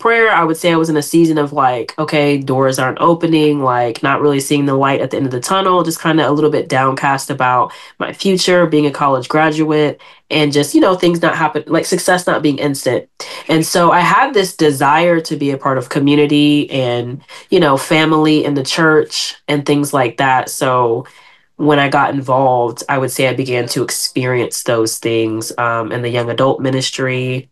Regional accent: Virginia Beach, Virginia, United States; also born or lived in Georgia; because originally I grew up in Virginia Beach, but spent many years in Georgia after graduating college.

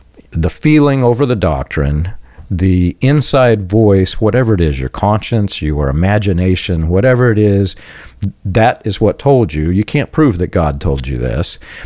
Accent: Georgia, United States; because I grew up playing in Georgia, and that's a common phrase, an earworm.

